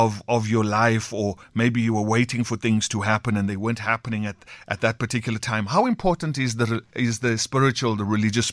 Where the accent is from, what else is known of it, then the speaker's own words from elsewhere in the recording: Eastern Cape, South Africa; I'm from the Transkei, so I grew up with the sounds of Maskandi in the background and those kind of things.